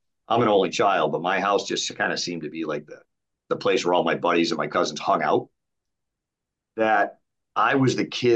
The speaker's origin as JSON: {"language": "English", "town": "Pawtucket", "region": "Rhode Island", "country": "United States", "tie": "born or raised there", "said": "Providence is 10 miles south of where I grew up in Pawtucket."}